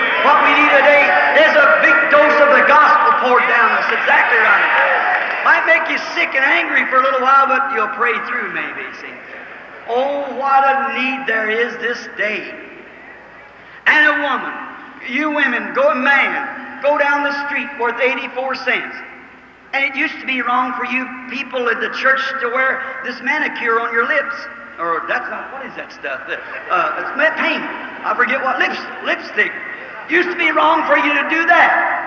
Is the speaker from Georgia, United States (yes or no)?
no; Kentucky, United States; You know, I was raised in Kentucky, as I told you. Mama used to put us up in the loft old clapboard shingles.